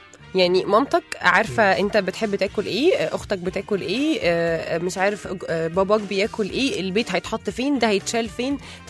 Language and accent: Arabic; Egypt; انا مصري لو مشيت كده اتحرق